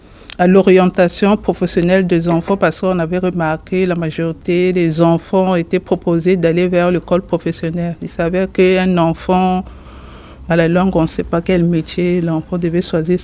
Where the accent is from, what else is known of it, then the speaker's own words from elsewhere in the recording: Republic of the Congo; now in France; Je viens du Congo-Brazzaville, l'ancienne colonie française.